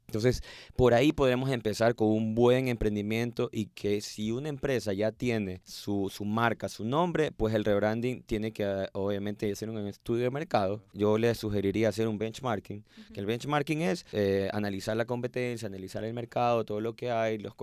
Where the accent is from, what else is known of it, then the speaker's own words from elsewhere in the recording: Babahoyo, Los Ríos, Ecuador; Yo soy de Bahoyo, como les comentaba, allá también tengo varias marcas.